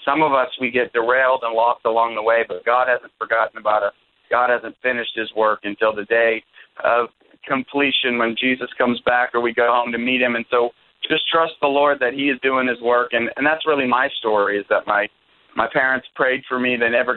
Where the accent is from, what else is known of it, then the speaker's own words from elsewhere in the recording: Bar Harbor, Maine, United States; now I'm from Acadia National Park area in Bar Harbor, Maine.